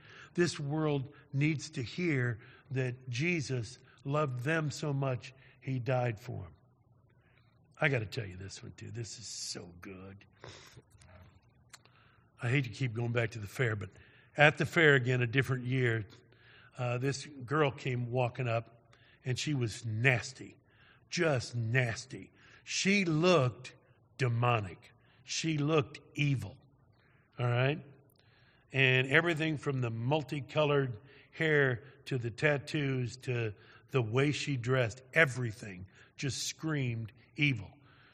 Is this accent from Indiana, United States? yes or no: yes; Carmel, Indiana, United States; I'm from Indianapolis, Carmel, but that's Indianapolis, all right?